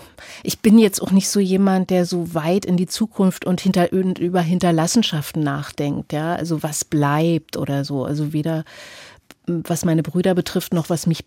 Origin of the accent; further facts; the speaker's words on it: East Berlin, Berlin, Germany; Und es ist für mich aber trotzdem sehr viel stärker Ost-Berlin meine Heimat, wenn ich von Heimat sprechen kann.